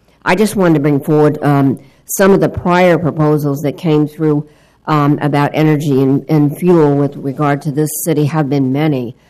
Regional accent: Connecticut, United States; I'm from Connecticut. I'm a Connecticut Yankee in King Charles Court, so to speak.

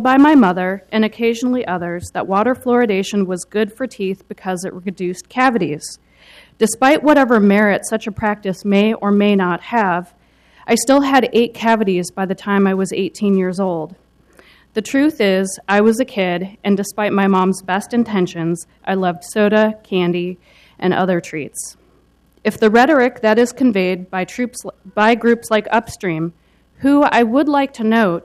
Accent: Minneapolis, Minnesota, United States; born or raised there

